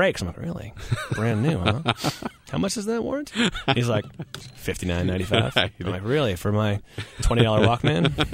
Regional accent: California, United States; I love Anchor Steam. I'm from the Bay Area.

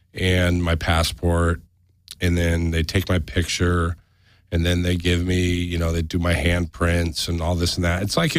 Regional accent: Los Angeles, California, United States; that's one thing I hate about Los Angeles and growing up in California is the infrastructure here has always been set up for cars.

